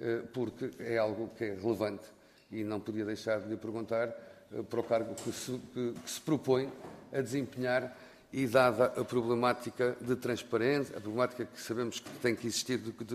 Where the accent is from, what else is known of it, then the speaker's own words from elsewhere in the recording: Norte, Portugal; foi que vi que era nortenha, somos nortenhos